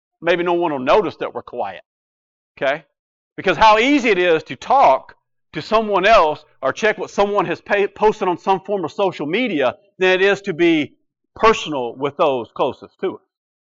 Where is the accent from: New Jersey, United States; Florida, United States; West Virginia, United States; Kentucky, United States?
Kentucky, United States; We're from Kentucky, for those who don't know that.